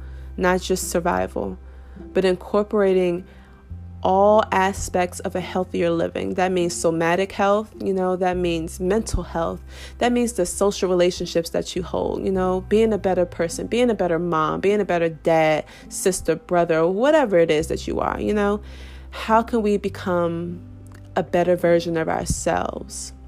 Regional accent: Washington, District of Columbia, United States; You know, I grew up in Southeast DC where it was normal to see people getting jumped.

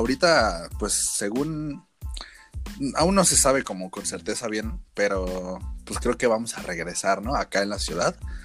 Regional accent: Mexico City, Mexico; por Torres, ajá, de Potrero. Porque de por acá somos, ¿no? Del Álvaro Obregón, delegación.

